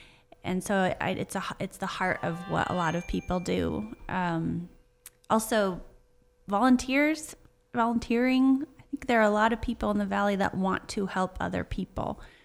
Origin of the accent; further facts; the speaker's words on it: Bigfork, Montana, United States; I grew up in Big Fork area, and last year wanted to move back and spend more time with my folks